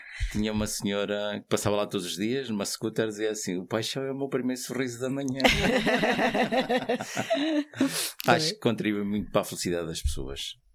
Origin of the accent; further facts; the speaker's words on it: Coimbra, Portugal; sou de Coimbra.